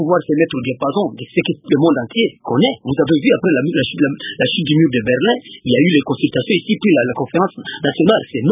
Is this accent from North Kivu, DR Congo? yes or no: yes; North Kivu, DR Congo; Moi, je viens du Nord Kivu.